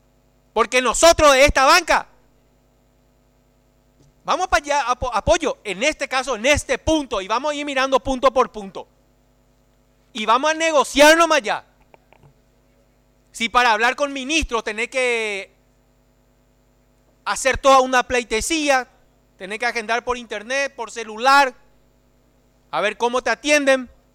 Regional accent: Alto Paraná, Paraguay; soy del departamento del Alto Paraná y de una ciudad fronteriza

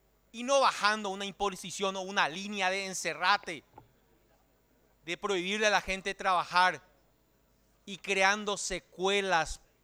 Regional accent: Paraguay; Somos paraguayos y tenemos que ser orgullosos de ser paraguayos.

